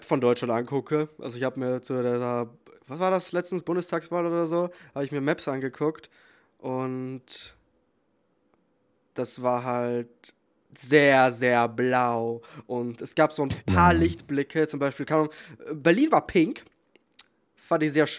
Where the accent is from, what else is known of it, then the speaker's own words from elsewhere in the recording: Austria; ich als Österreicher brauche da, glaube ich, kein großes Fass aufmachen